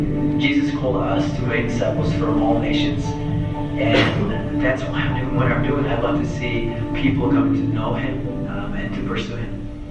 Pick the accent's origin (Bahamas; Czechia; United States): Czechia; I'm from the Czech Republic. I'm 20 years old.